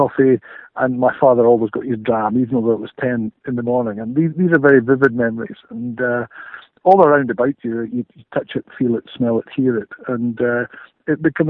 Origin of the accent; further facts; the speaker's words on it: Elgin, Scotland, United Kingdom; Well, I was born and brought up in Elgin